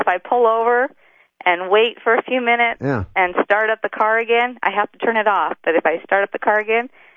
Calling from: Boise, Idaho, United States; I'm from Boise, Idaho.

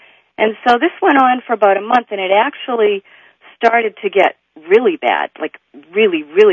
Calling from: Yarmouth, Massachusetts, United States; Hi, this is … I'm calling from Yarmouth, Massachusetts.

